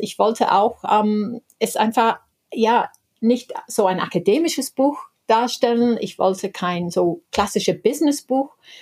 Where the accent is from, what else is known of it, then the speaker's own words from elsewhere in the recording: Ireland; German is a second language; Ja, ich bin eigentlich aus Irland